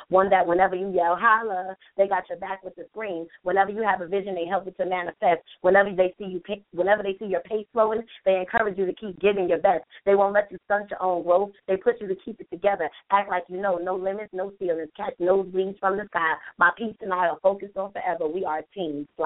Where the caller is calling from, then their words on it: New Jersey, United States; two Libras calling from Jersey